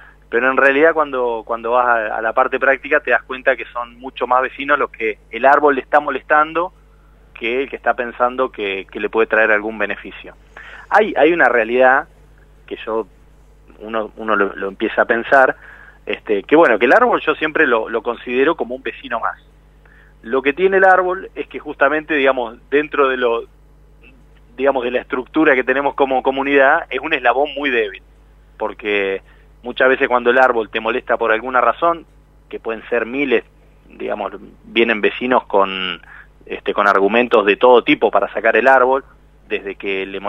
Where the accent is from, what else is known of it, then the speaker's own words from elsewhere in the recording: Neuquén, Argentina; yo nací en Neuquén, y justo frente al lugar donde vivía había un terreno baldío muy grande